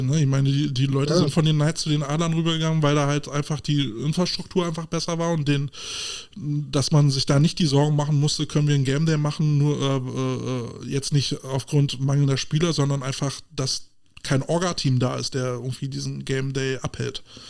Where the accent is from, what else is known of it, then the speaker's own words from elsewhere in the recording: Berlin, Germany; ich komme aus dem Wedding